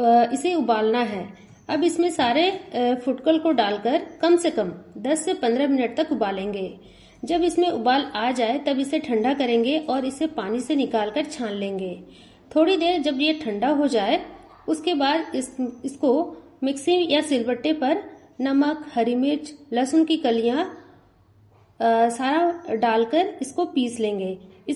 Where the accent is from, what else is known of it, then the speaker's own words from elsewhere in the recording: Chatra, Jharkhand, India; मैं झारखंड चतरा की रहने वाली हूँ।